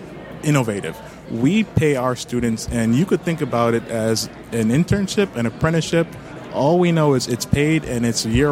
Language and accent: English; Nigeria; accent: Nigerian; now in United States; But I'm Nigerian.